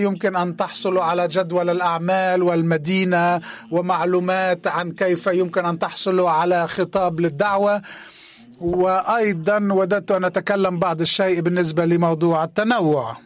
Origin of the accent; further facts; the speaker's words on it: Egypt; وأنا يمكن أن أدرب، أنا مدرب من مصر.